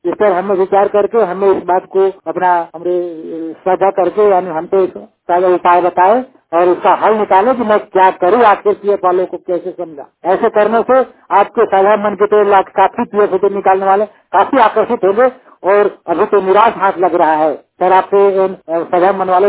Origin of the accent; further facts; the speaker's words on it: Palamu, Jharkhand, India; मैं पलामू डिस्ट्रिक्ट झारखंड का निवासी हूँ।